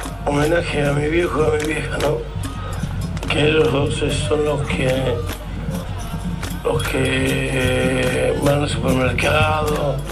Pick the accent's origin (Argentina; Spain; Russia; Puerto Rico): Argentina; Pero soy argentino